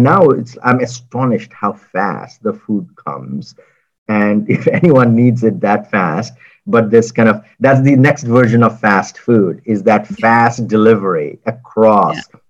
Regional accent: Odisha, India; And I'm Odia, partly. My mom is Odia, and I come from Odisha

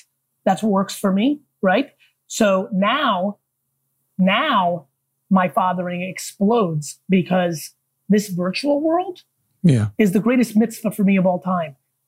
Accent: New Jersey, United States; I was growing up in New Jersey in the 80s. So lemonade stands, car wash, shoveling snow outside for 10 hours a day, unwatched, unsupervised.

